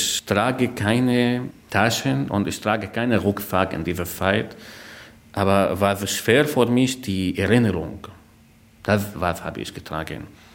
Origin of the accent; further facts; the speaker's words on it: Syria; now in Berlin, Germany; Ich bin hier seit etwa 9 Jahren. Ich bin aus Syrien nach Deutschland gekommen.